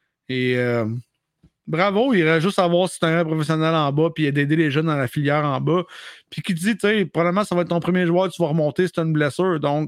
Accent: Montreal, Quebec, Canada; On est de même à Montréal, on est des Québécois, on est différents.

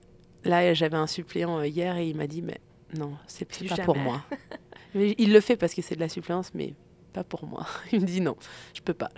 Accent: France; moi, vu que je suis française, enfin que je viens de France, au début, quand j'ai commencé en éducation physique, je leur disais, je comprends pas l'anglais.

